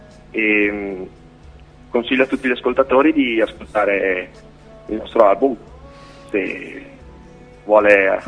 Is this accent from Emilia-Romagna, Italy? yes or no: yes; Emilia-Romagna, Italy; è composto da tutti i ragazzi dell'età tra i 20 e i 22 anni. Veniamo dalla provincia di Modena